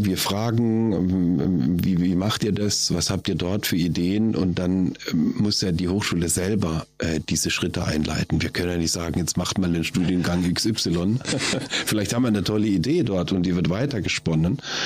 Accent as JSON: {"language": "German", "town": "Offenburg", "region": "Baden-Württemberg", "country": "Germany", "tie": "born or raised there", "said": "Ich bin in Offenburg geboren, ich bin hier aufgewachsen, zur Schule gegangen, Maschinenbau studiert."}